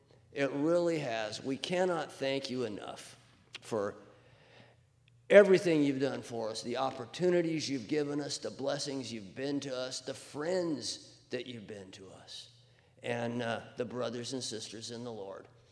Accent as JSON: {"language": "English", "region": "Rocky Mountains", "country": "United States", "tie": "born or raised there", "said": "I grew up in the Rockies."}